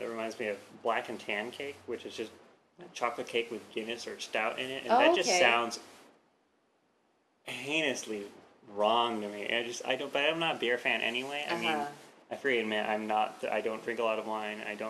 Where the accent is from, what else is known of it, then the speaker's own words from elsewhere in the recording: Mission Viejo, California, United States; also born or lived in Laguna Beach; See, I grew up in Mission Viejo and Laguna Beach area, so we were nice and coastal.